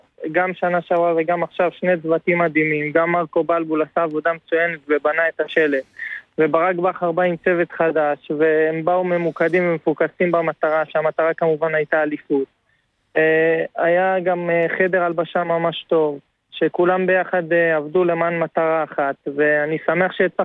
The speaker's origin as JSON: {"language": "Hebrew", "town": "Rishon LeZion", "region": "Central District", "country": "Israel", "tie": "born or raised there", "said": "אני גדלתי בראשון לציון"}